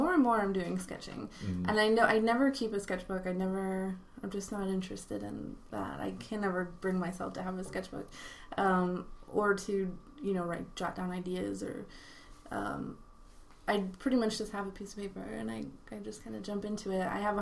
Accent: New York, United States; also born or lived in Massachusetts; Yeah, I grew up in New York. I grew up upstate a little bit.

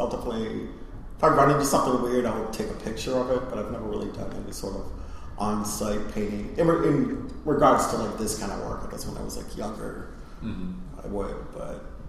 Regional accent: New Hampshire, United States; growing up in New Hampshire, there's more trees than people.

